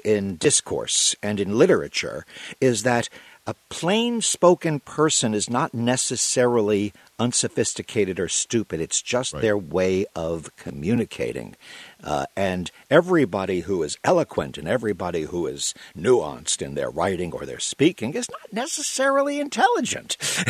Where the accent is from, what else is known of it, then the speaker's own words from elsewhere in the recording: New York, United States; also born or lived in Brooklyn; I grew up on Long Island. I'm originally from Brooklyn, and I spent a lot of my youth in what's called the outer boroughs of right. New York City.